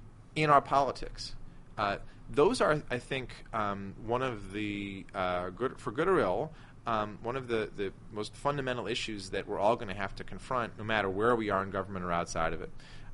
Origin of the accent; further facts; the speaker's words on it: United States; As an American, I'm down with that.